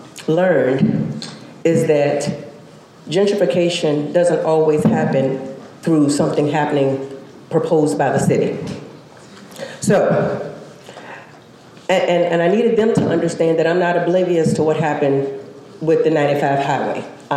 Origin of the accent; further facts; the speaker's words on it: Richmond, Virginia, United States; I was born in Richmond, I was born at Richmond Memorial Hospital, lived on the north side on Fort Wayne Lane.